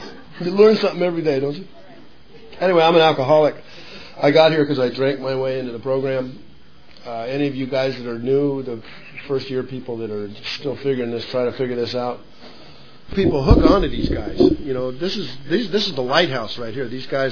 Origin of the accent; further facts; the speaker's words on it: San Diego, California, United States; I grew up in San Diego, Southern California from here. And, they drank, too. They had a lot of alcohol down there. And I grew up 20 minutes from the border